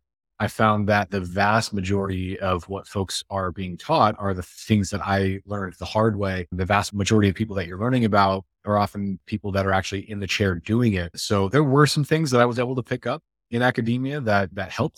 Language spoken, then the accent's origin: English; Iowa, United States; I grew up in Iowa. It's very farmer factory, very blue collar.